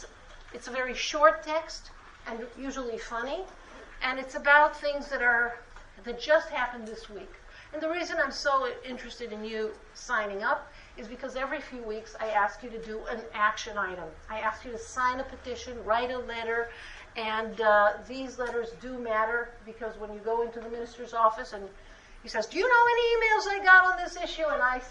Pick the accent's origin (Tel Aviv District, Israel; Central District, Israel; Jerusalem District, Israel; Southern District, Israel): Jerusalem District, Israel; Jerusalem; accent: American; English is a second language; I'm a native Jerusalemite. I was born in Rehavia. The reason that I have an American accent is because I went to a language lab.